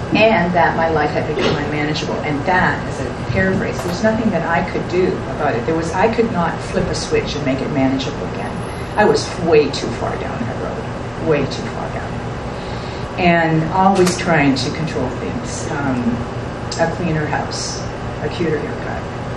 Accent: Canada; now in United States; I stayed in the States. I'm from Canada. I didn't go back home.

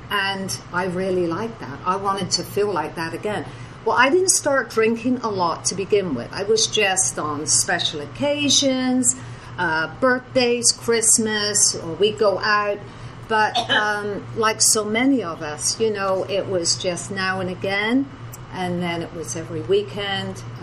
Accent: England, United Kingdom; born there; I was born in England, obviously.

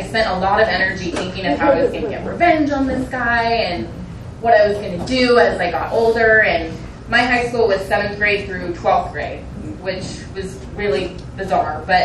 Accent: Newport Beach, California, United States; So I grew up, I'm from Newport Beach, California. So I was, I grew up in a really loving home.

